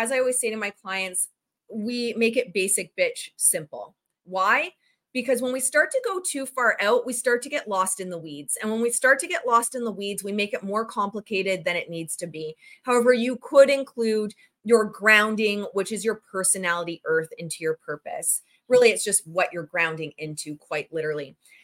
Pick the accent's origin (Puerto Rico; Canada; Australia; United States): Canada; Ontario; in Ontario, Canada, where I am, despite me having an American flag on my coat, I am Canadian.